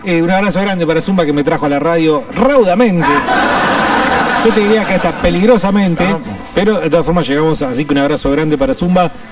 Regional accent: Argentina; Y vamos a seguir siendo los argentinos porque necesitamos una monarquía, claramente.

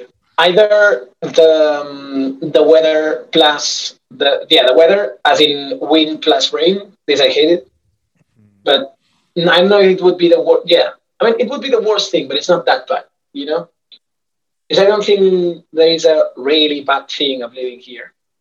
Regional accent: Sabadell, Catalonia, Spain; now in Birmingham, United Kingdom; So I come from Sabadell. It's not the best city in the world, but it's close to Barcelona.

